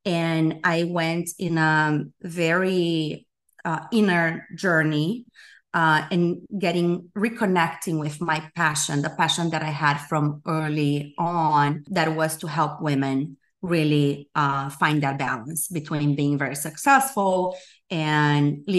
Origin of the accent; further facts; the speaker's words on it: Brazil; English is a second language; So I'm from Brazil. I was raised at a family, very religious and traditional family.